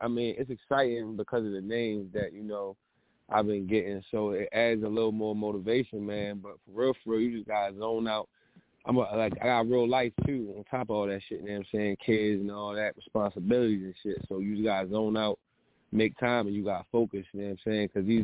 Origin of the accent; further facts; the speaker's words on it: Baltimore, Maryland, United States; I'm from Baltimore, too. My bad. Baltimore, nigga. You already know from Baltimore.